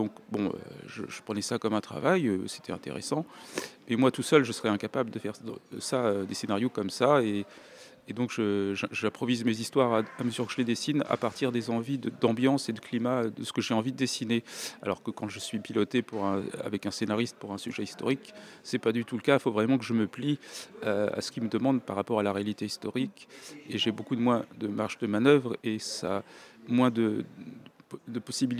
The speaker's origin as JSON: {"language": "French", "town": "Paris", "region": "Île-de-France", "country": "France"}